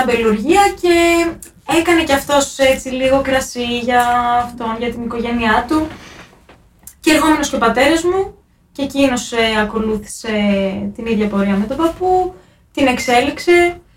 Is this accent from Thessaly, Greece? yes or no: yes; Nea Anchialos, Thessaly, Greece; και εγώ προέρχομαι από μια αγροτική οικογένεια. Εκεί και ως γνωστόν στη Νέα Αγχιάλου είναι και ο κάμπος της Νέας Αγχιάλου και Μικροθυβών, που είναι μια αρκετά μεγάλη αμπελοϊνική περιοχή.